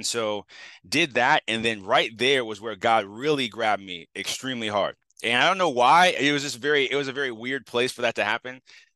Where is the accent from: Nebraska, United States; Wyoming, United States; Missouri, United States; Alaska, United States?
Missouri, United States; St. Louis; also born or lived in Southern Illinois; And I grew up kind of in Eastern Missouri, that's St. Louis area and Southern Illinois.